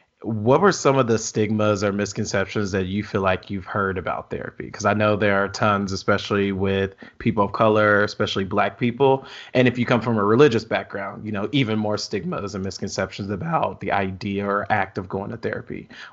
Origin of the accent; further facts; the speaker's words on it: Illinois, United States; I mean, I'm from Southern Illinois, so I can imagine